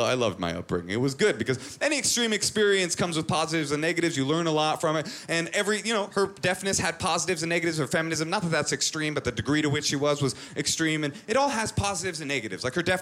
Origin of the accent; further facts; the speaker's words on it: Oakland, California, United States; I'm from Oakland. Latte? Grew up in Oakland, very poor.